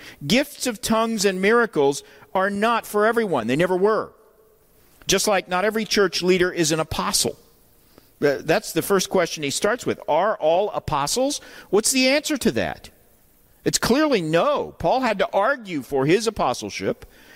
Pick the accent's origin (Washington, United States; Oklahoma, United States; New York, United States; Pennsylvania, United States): Oklahoma, United States; Tulsa; And I grew up in Tulsa, Oklahoma, which is the home of Oral Roberts University and the headquarters of the charismatic movement.